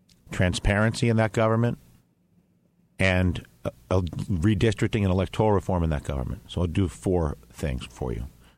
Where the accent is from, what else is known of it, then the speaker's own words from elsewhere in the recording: Saranac Lake, New York, United States; also born or lived in California / Colorado; my hometown of Saranac Lake, which is 6,000 people. It's about an hour south of Canada. And it's in addition to some time out in California and Colorado in my early childhood where I grew up. It's a small town in America.